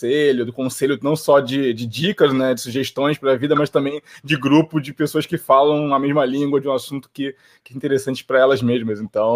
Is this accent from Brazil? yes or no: yes; Rio de Janeiro, Brazil; Eu sou do Rio de Janeiro, né? Da periferia do Rio de Janeiro.